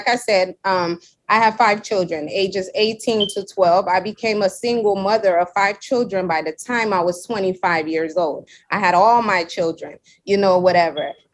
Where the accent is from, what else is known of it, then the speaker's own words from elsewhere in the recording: Seattle, Washington, United States; also born or lived in New York; I was born in New York, but raised in Seattle. So in New York, when we was growing up, we saw the skating in the streets.